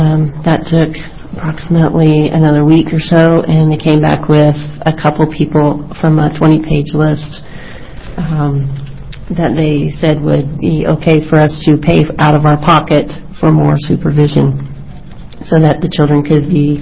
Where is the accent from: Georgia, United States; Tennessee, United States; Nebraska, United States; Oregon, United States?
Oregon, United States; Klamath Falls; I'm from Klamath Falls, Oregon.